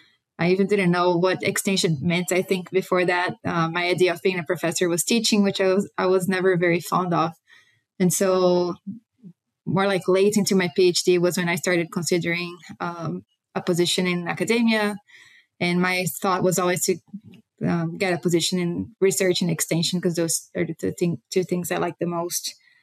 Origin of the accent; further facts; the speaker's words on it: Minas Gerais, Brazil; I grew up in Brazil. I grew up in a family of farmers. My dad farms until today, corn and soybean, which is very typical of the region where we grew up.